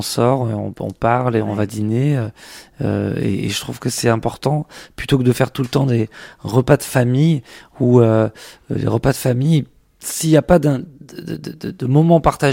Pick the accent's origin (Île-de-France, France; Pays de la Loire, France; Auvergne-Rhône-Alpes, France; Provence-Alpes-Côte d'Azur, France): Auvergne-Rhône-Alpes, France; Échirolles; quand j'étais môme à Échirolles, on partait d'Échirolles, on allait au centre-ville à Grenoble